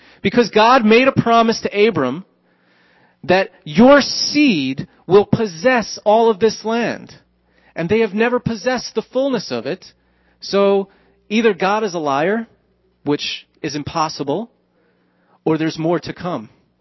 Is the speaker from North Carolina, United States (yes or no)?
no; New Jersey, United States; Blessed be New Jersey. I grew up in New Jersey.